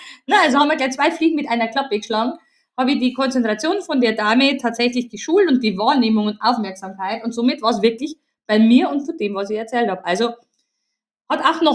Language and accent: German; Bavaria, Germany; accent: Bavarian; habe ich einfach meinen bayerischen Dialekt nicht mehr bremsen können